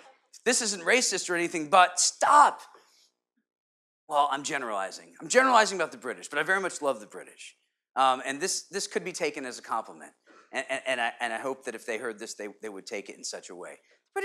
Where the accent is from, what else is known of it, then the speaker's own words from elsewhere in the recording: Connecticut, United States; I remember, you know, being a kid growing up in Connecticut. Our local grocery store was Stop and Shop.